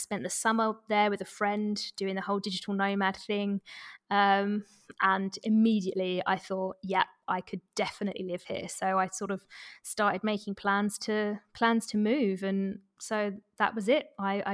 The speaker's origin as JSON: {"language": "English", "region": "London", "country": "United Kingdom", "lives_now": "Lisbon, Portugal", "said": "I mean, I'm from London, where, you know, everything is fast paced."}